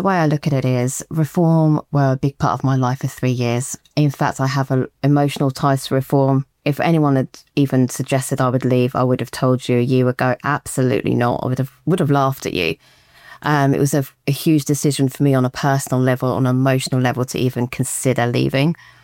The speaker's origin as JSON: {"language": "English", "country": "United Kingdom", "said": "by reinforcing the importance that, as a British country, we follow predominantly the culture and values of Christianity"}